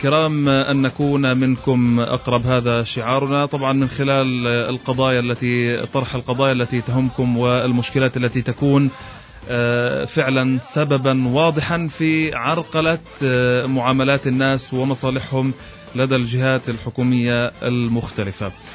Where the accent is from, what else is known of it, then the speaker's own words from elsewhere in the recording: Gaza Strip, Palestine; وللأسف هذا الشيء اللي مش موجود عندنا في فلسطين عموما وفي قطاع غزة على وجه الخصوص